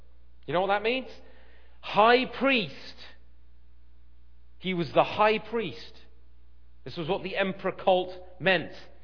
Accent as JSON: {"language": "English", "country": "United Kingdom", "said": "which as a Brit was simply a reaffirmation"}